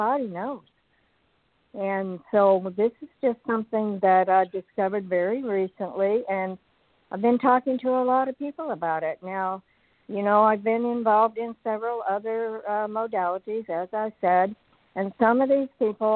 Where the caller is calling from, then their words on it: Oklahoma, United States; I'm calling you from Oklahoma, and yes, I certainly have enjoyed your show tonight.